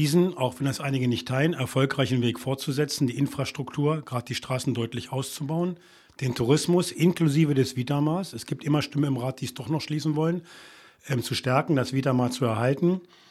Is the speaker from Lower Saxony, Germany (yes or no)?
yes; Bad Lauterberg, Lower Saxony, Germany; Ich wohne übrigens selber in Barbis. Ich bin in der Kernstadt geboren und aufgewachsen, wohne jetzt in Barbis